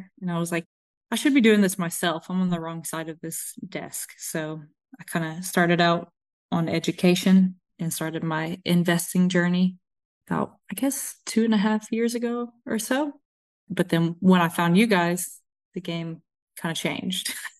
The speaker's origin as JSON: {"language": "English", "town": "Dallas", "region": "Texas", "country": "United States", "said": "So I'm originally from Texas, from Dallas-Fort Worth area, and I actually moved to South Louisiana about a year and a half ago, just in a weird twist of fate."}